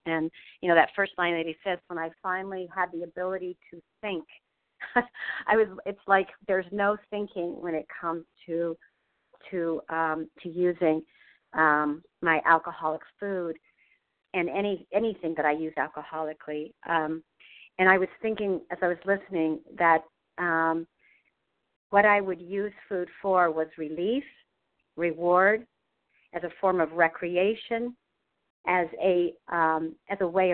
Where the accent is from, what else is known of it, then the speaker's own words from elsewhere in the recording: Boston, Massachusetts, United States; from Boston, Massachusetts